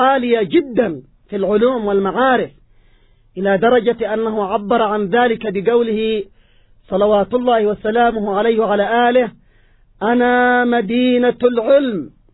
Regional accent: Yemen; نحن كشعب يمني

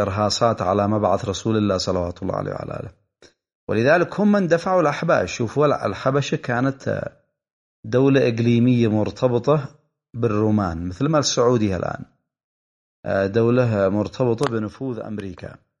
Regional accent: Yemen; إحنا كشعب يمني أنصار لرسول الله صلوات الله عليه وعلى آله

